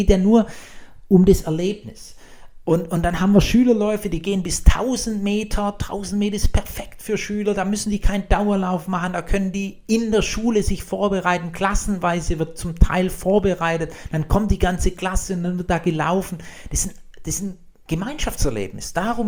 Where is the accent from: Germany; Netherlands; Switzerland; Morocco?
Germany; Blaubeuren, Baden-Württemberg; Ich komme aus Blaubeuren auf der Alp, ja. Und dann bin ich in Blaubeuren mit so einem Babyjogger gelaufen.